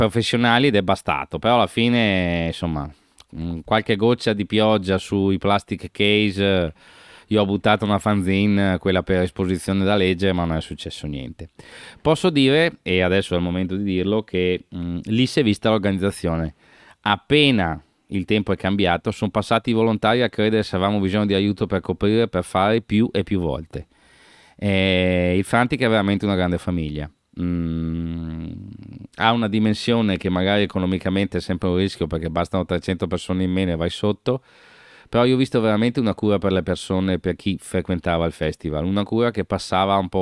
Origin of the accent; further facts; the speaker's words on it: Rome, Lazio, Italy; io sono di Roma